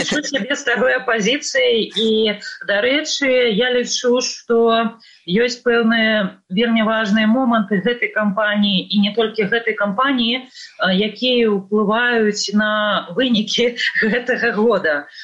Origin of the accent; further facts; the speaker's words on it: Vitebsk, Vitebsk Region, Belarus; moved away as an adult; now in Vilnius, Lithuania; Я прыехала з Віцебска, і, у прынцыпе, мой выбар, ён быў такі, з аднаго боку ён быў такі складаны